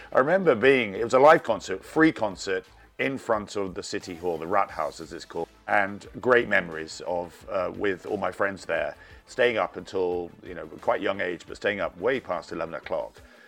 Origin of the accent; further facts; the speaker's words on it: New York, United States; born there; I was born in New York.